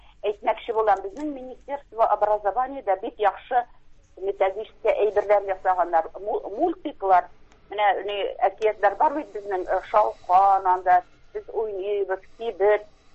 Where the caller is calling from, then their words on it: Kazan, Tatarstan, Russia; Мин Казаннан